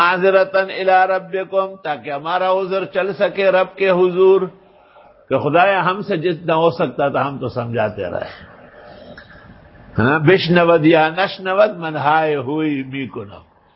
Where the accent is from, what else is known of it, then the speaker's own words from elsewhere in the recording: Jahangira, Khyber Pakhtunkhwa, Pakistan; ہمارا اپنا گاؤں جہانگیر دریا کے کنارے آباد.